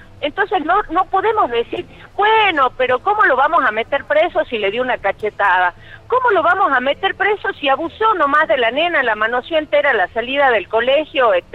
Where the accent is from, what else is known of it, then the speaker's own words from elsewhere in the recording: Argentina; ya no como senadora, sino como argentina